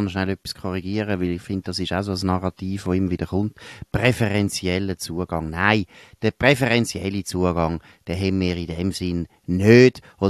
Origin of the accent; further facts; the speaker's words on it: Switzerland; Es steht uns wahrscheinlich auch näher als Schweizer, obwohl wir deutschsprachig sind.